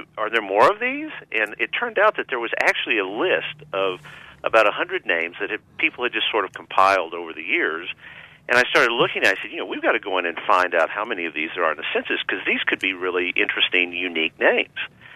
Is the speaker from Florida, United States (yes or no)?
no; Texas, United States; talking to people that I knew growing up in Texas that had unusual names